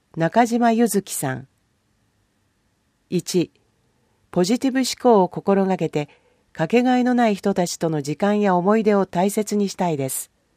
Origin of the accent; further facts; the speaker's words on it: Chiyoda, Tokyo, Japan; 生まれ育った千代田区のために貢献したいと思う気持ち